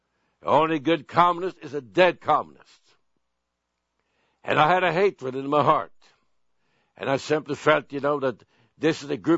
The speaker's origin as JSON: {"language": "English", "country": "Sweden", "tie": "born or raised there", "said": "As a young man, I was raised in Sweden."}